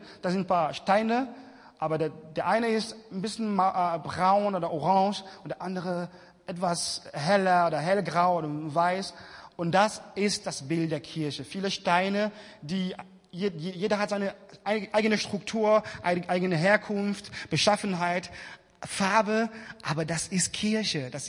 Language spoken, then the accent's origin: German; Hanover, Lower Saxony, Germany; Ich komme aus Hannover, aus der Christengemeinde Elim Hannover.